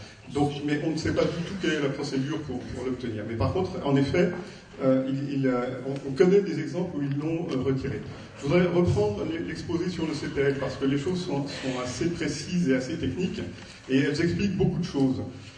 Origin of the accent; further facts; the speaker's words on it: Paris, Île-de-France, France; now in Quiberon, France; je suis parisien et je vais passer tout l'été à Quiberon, où on est installé depuis décembre 2015